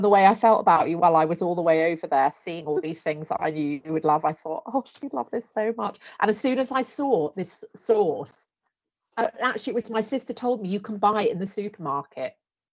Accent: United Kingdom; I'm not from here, I'm from the UK.

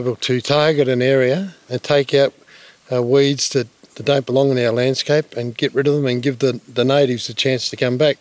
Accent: New South Wales, Australia; I'm from the Narunga Dera Narunjera clan of the great nation of Radri.

